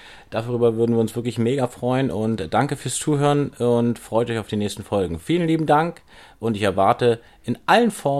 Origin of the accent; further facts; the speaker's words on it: Berlin, Germany; weil ich komme ja nur mal aus Berlin.